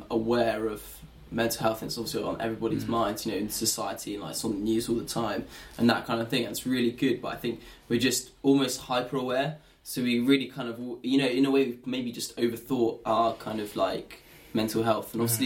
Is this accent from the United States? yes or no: no; Chertsey, South East England, United Kingdom; born there; also born or lived in France / Surrey; I was born in Chertsey in South London, right on the edge. And then we moved to Guildford. We lived in France for a bit, and then we came back and lived in Woking. And then we went back to France again and came back. And so I've lived in Surrey for a bit.